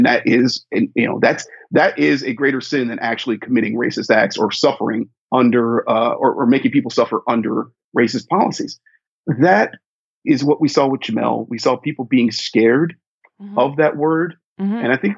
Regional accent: Ohio, United States; the first time Donald Trump ever came into my consciousness as a kid growing up in Ohio, not really reading the New York tabloids or any of that other mess

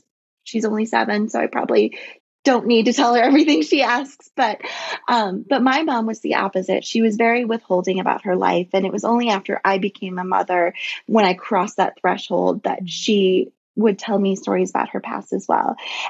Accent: Florida, United States; So I'm a Floridian. I grew up in the Tampa Bay area by the beach

